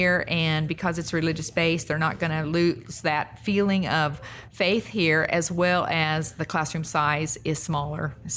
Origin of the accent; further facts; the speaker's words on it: Humansville, Missouri, United States; I'm from Humansville. I was born there.